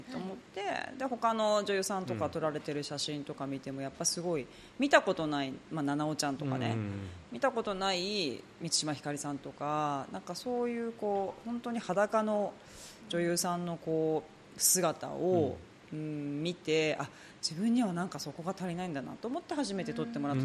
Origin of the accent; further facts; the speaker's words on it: Okayama, Japan; moved away as an adult; also born or lived in New York; now in Tokyo, Japan; 岡山からニューヨーク、ニューヨークから岡山で、岡山から東京に上京して、